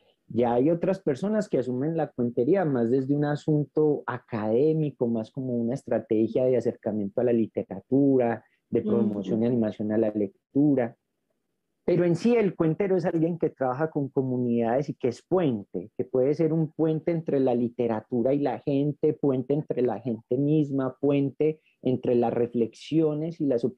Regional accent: Medellín, Antioquia, Colombia; yo soy muchacho de Medellín, Colombia. Me tocó vivir en un barrio que era un poquito complejo en términos de la violencia.

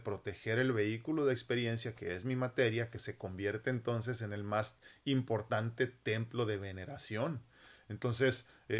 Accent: Mexico; Pero como mexicanos medimos a la mujer por cuántas parejas ha tenido.

